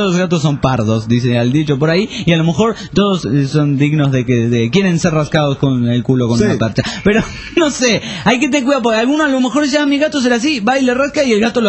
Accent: São Paulo, Brazil; Spanish is a second language; Yo aquí soy de São Paulo

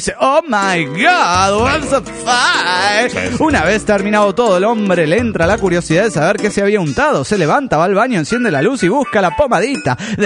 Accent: Toluca, State of Mexico, Mexico; de Toluca, México.

